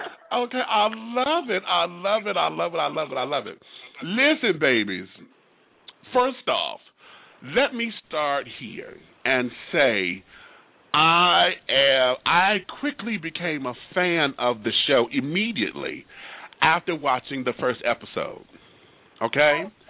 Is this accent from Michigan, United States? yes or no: yes; Detroit, Michigan, United States; I'm from Detroit, so working in several bars there